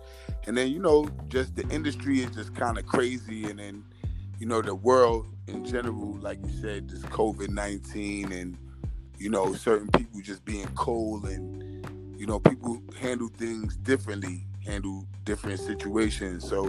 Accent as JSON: {"language": "English", "town": "Hollis", "region": "New York", "country": "United States", "said": "The thing is, I'm from Hollis, and I'm from where … I'm from where … you know, a lot of your favorite MCs … I'm from that cloth, you know."}